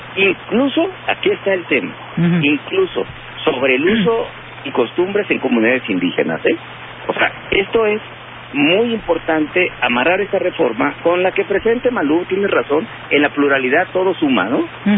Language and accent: Spanish; Guerrero, Mexico; yo soy senador guerrerense, además soy de la Costa Chica, soy de la zona Musga.